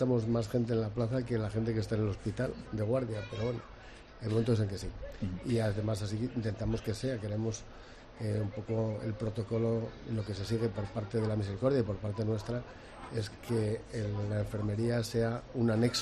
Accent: Pamplona, Navarre, Spain; Profundamente, honestamente, sí, porque soy de Pamplona.

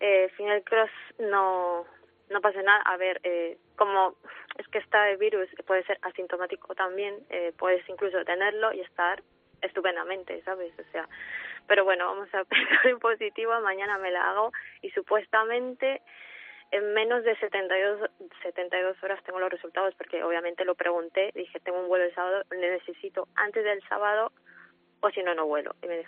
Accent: Peru; moved away; also born or lived in Spain / London; Soy peruana, somos todos peruanos, pero ya, como diría, he vivido más en España que en Perú, la verdad. Como 25 años en España y 10 en Londres.

